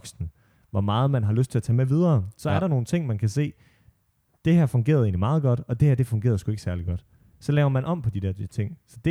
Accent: Holstebro, Central Denmark Region, Denmark; jeg kommer fra Vestjylland og Holstebro, og der var måske ikke lige altid plads til sådan nogen som mig

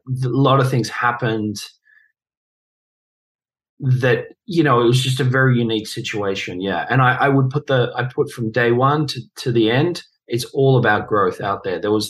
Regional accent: Australia; the kind of sports that I was doing in growing up in Australia is very Australian sports.

